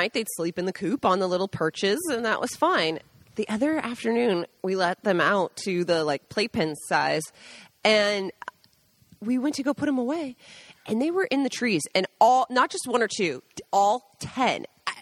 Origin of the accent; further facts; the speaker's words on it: Washington, United States; Totally reminded me of being a kid growing up in Washington out on a... Lake Chelan